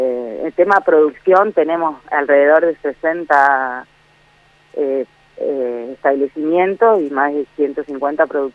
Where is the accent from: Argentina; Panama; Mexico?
Argentina; Paraná, Entre Ríos; En realidad yo soy de Paraná y estoy viviendo acá en la aldea hace 8 años.